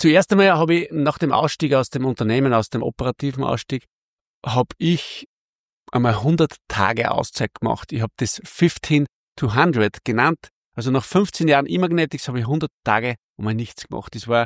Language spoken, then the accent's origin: German; Bad Leonfelden, Upper Austria, Austria; ich bin in Oberösterreich geboren, genau gesagt in Bad Leonfelden im schönen Mühlviertel und bin da geboren, habe mich dort verliebt in dieselbe Traumfrau, die ich noch immer zur Frau haben darf, habe dort ein kleines Häuschen mit drei Kindern gefüllt und ja, waschechter Oberösterreicher.